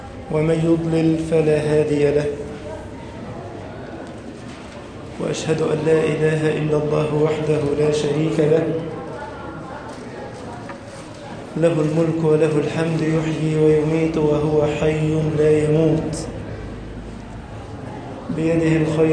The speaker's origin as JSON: {"language": "Arabic", "country": "Egypt", "said": "اللهم أمن بلدنا مصر وسائر بلاد المسلمين"}